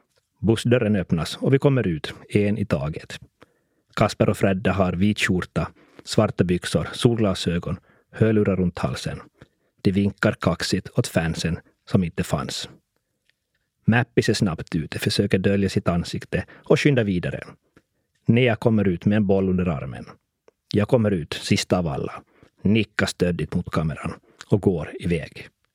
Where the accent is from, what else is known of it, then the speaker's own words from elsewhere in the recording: Kokkola, Central Ostrobothnia, Finland; now in Larsmo, Finland; och idag är jag lyssnarnas sommarpratare. Jag är hemma från Monäsen i Karleby